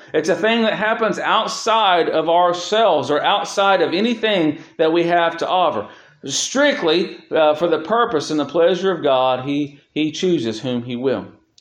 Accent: Cincinnati, Ohio, United States; I grew up in the Cincinnati area, and we followed the Cincinnati Bengals.

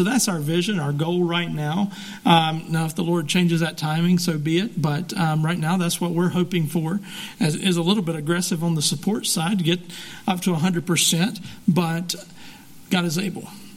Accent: North Carolina, United States; We're from North Carolina, so we have quite a culture shift to get out to Montana

